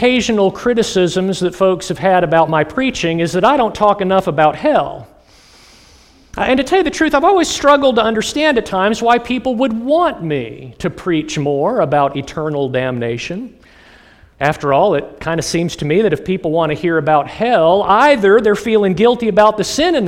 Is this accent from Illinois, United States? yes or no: yes; Illinois, United States; also born or lived in Atlanta; even though I was born in Atlanta, Georgia, I didn't grow up in a Baptist church in the Deep South. I grew up in a Methodist church in northern Illinois